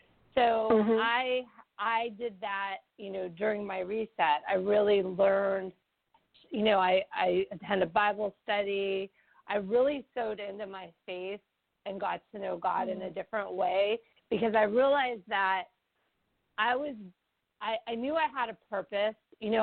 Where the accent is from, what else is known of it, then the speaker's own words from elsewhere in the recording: Pittsburgh, Pennsylvania, United States; I have my first Barnes & Noble book event in my hometown in Pittsburgh, Pennsylvania at South Hills Village